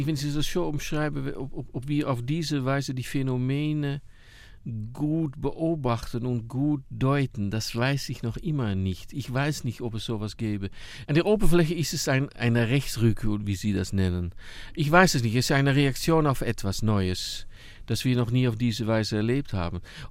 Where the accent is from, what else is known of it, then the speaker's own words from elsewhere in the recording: Netherlands; first language Dutch; German is a second language; ich bin Niederländer, ich bin da aufgewachsen, das ist meine Muttersprache Niederländisch